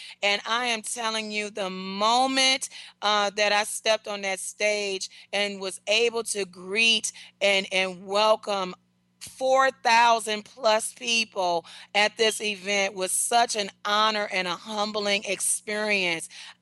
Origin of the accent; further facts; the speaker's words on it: Detroit, Michigan, United States; We also have in Detroit, my hometown, hello Detroit